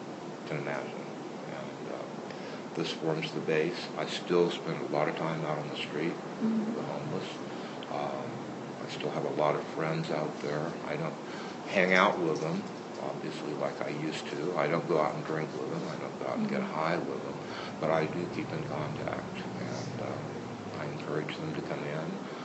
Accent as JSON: {"language": "English", "town": "Nevada", "region": "Missouri", "country": "United States", "tie": "born there", "said": "I was born in Nevada, Missouri, mm-hmm. 1957, 56."}